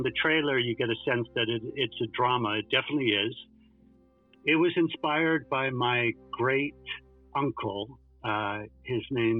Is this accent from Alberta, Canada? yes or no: yes; Vegreville, Alberta, Canada; also born or lived in Edmonton / Vancouver / Toronto; So I grew up in Alberta and then in Vegreville, which is, you know, there's a lot of big Ukrainian community here in Vegreville, Alberta. And then I moved to Edmonton. And then Vancouver